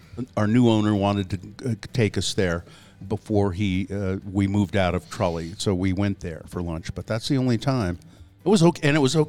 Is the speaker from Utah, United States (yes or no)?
yes; Ogden, Utah, United States; I grew up in Ogden.